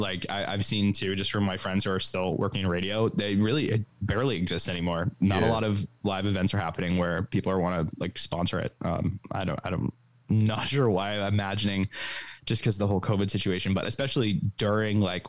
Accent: Walpole, Massachusetts, United States; I would say I'm from Walpole, Massachusetts, which is like obviously a suburb near Gillette Stadium. But yeah, I'm about to actually move back into the city in September.

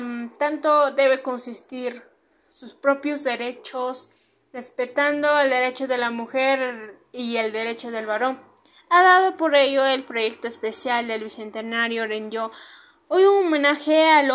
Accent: Peru; poder respetarnos mutuamente como ciudadanos peruanos que somos

